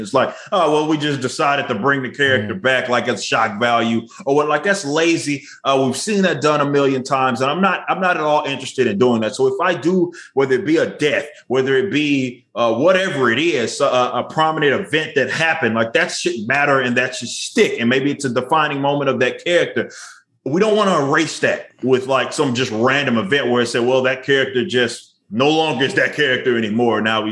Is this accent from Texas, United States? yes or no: yes; Dallas, Texas, United States; also born or lived in Arlington / Mansfield; I'm from Dallas, South Dallas, Oak Cliff area, and my senior year and junior year was spent in a town that was like 30 minutes away in Arlington, Mansfield area.